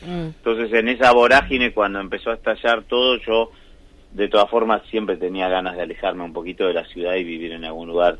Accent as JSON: {"language": "Spanish", "country": "Argentina", "accent": "Argentine", "said": "si voy allá hablo con acento argentino, y si hablo acá no hablo con acento norteamericano. Este es mi país, ¿no?"}